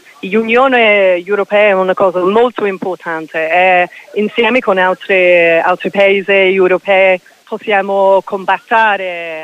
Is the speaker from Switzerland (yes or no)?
no; England, United Kingdom; Italian is a second language; now in Florence, Italy; io sono inglese, abito qui a Firenze per 5 anni